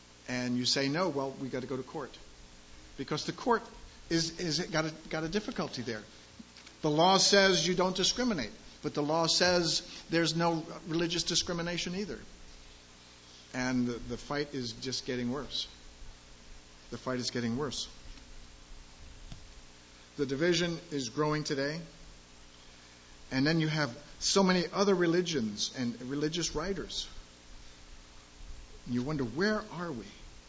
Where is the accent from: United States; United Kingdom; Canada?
United States; Florida; One of the examples that was brought up in growing up in the South in Florida